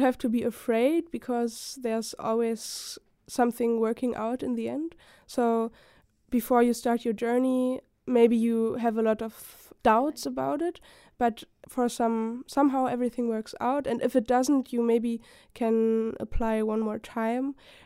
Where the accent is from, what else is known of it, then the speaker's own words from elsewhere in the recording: Berlin, Germany; English is a second language; well, I'm from Berlin, so I didn't really know the mountains